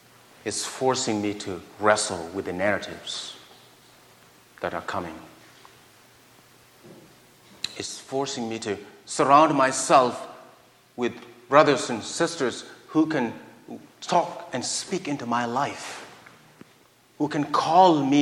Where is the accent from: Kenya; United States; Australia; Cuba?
Kenya; when I was growing up in Kenya, they used to say something like this